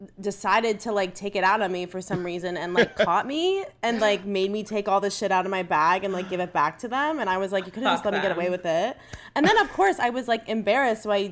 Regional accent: New York, United States; Wow. I'm from New York.

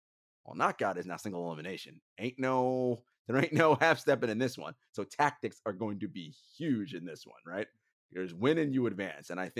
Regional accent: United States; I'm lumping myself in weak because I am American.

